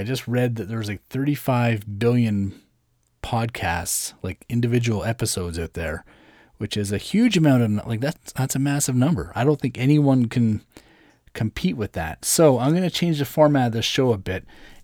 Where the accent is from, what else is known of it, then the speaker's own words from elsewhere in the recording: Canada; I'm Canadian, so.